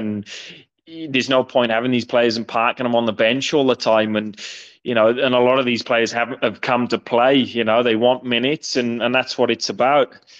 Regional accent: Wales, United Kingdom; And I'm, like you say, I'm Welsh, so the English team is not really high on my agenda, mate.

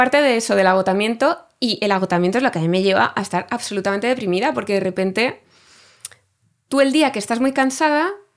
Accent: Madrid, Community of Madrid, Spain; yo no quiero volver a Usera, a ese barrio gris, en esa casa fría donde no se podía poner la calefacción.

